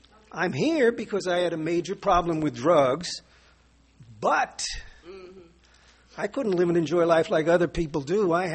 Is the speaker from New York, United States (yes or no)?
yes; New York City, New York, United States; I'm from New York City, and it's an honor and a privilege to be invited down to Ocean City, Maryland